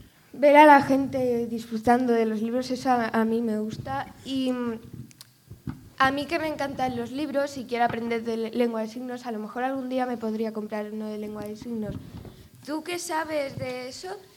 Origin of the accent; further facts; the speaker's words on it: Burgos, Castile and León, Spain; born there; Yo estaba en Burgos porque nací allí y en Salamanca también porque tengo allí tías.